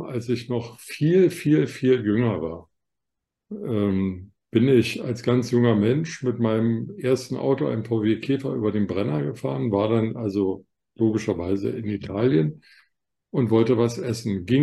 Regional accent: Berlin, Germany; in Berlin, wo ich aufgewachsen bin, gab es eben Spaghetti Bolognese

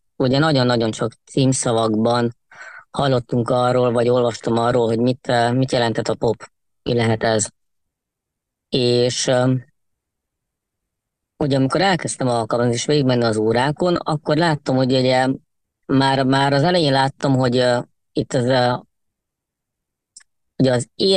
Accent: Székesfehérvár, Fejér, Hungary; Igen, Székesfehérvári vagyok.

